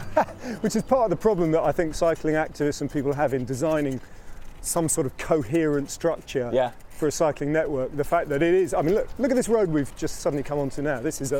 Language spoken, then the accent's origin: English; Bedford, East of England, United Kingdom; born or raised there